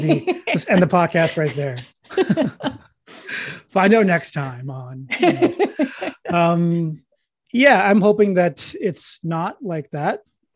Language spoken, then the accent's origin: English; Peterborough, Ontario, Canada; that's from Toronto to my hometown of Peterborough.